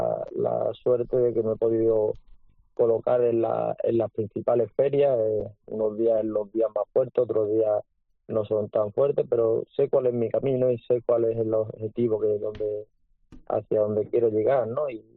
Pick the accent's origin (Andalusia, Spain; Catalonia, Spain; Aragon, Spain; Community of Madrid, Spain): Andalusia, Spain; Seville; Bueno, pues al final Sevilla, mi tierra, Morante, el torero con mayor fuerza de Sevilla